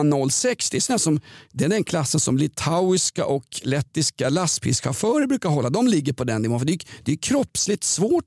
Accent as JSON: {"language": "Swedish", "town": "Stockholm", "region": "Stockholm County", "country": "Sweden", "said": "jag är ju från Vällingby, vi har ju shottat ur flaskor"}